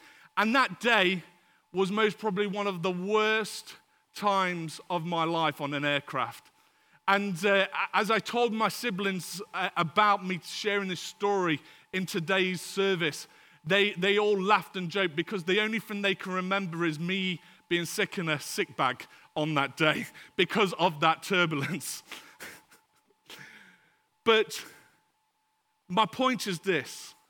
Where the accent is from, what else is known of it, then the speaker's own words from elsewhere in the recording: United Kingdom; Sometimes, as the British people, we love to grin and bear it and push through and try hard and just put on that brave smile.